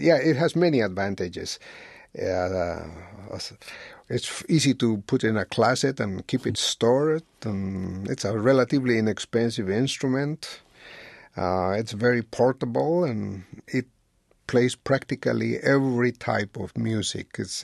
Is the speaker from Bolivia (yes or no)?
yes; Bolivia; born there; English is a second language; Yes, I was born in Bolivia.